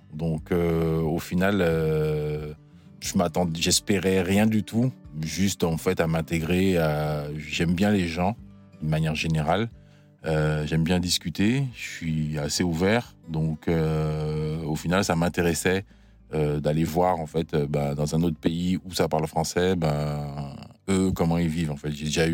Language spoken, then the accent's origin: French; Martinique; moved away as an adult; also born or lived in France; now in Canada; j'ai 42 ans, je suis donc le mari de Magali. Je viens de la Martinique, je suis arrivé en France, j'avais 18 ans. Et puis maintenant je me retrouve au Québec avec toute ma petite famille, quoi.